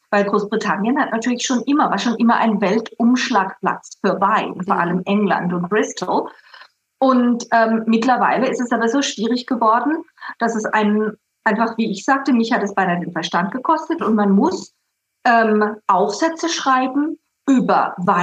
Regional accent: Southern Germany, Germany; wie zum Beispiel in Süddeutschland, wo ich her bin

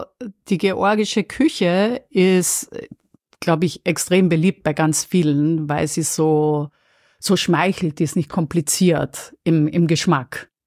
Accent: Berlin, Germany; wenn man als Berliner nicht in der Uckermark war, dann verdient man es eigentlich nicht, hier zu leben

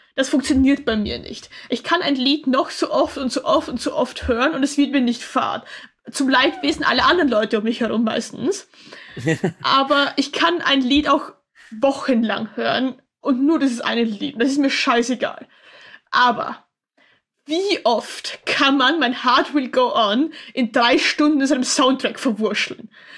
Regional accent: Austria; Ja, gut, ich komme aus Österreich.

